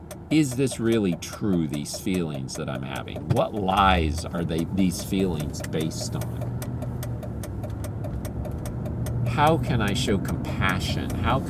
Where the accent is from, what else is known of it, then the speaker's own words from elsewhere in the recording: Philippines; it happened in the Philippines, and I grew up in the Philippines